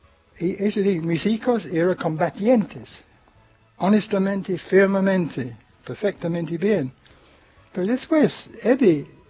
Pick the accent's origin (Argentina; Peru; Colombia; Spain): Argentina; now in United States; cuando yo salí de la Argentina.